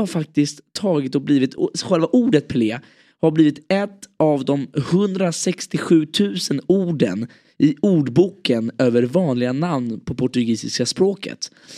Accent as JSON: {"language": "Swedish", "country": "Sweden", "said": "Vi är svenskar, vi kan inte vara så här."}